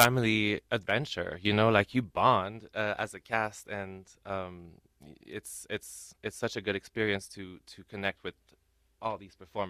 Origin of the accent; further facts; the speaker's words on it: Quebec, Canada; now in Miami, United States; I am from Quebec, but I live in Miami, Florida nowadays.